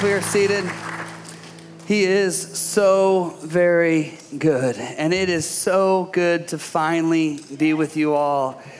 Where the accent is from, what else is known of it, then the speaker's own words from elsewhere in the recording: Michigan, United States; And I'm from Michigan, and jerky is like on high supply because everybody hunts in Michigan.